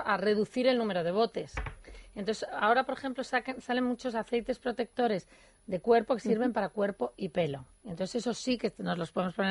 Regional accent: Madrid, Community of Madrid, Spain; born there; Natal es Jerez, fíjate, bueno, nací en Madrid, pero mi familia es de Jerez.

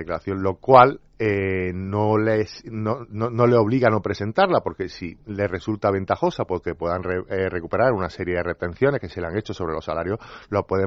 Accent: Granada, Andalusia, Spain; Bueno, yo soy de Granada.

